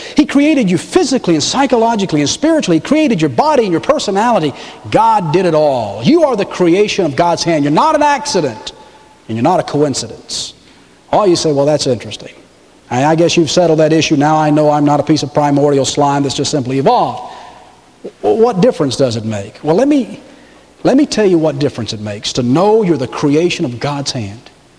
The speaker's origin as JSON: {"language": "English", "town": "Atlanta", "region": "Georgia", "country": "United States", "tie": "born there", "said": "The day I was born in Georgia Baptist Hospital in Atlanta, Georgia. My family was not Baptists, to say the least."}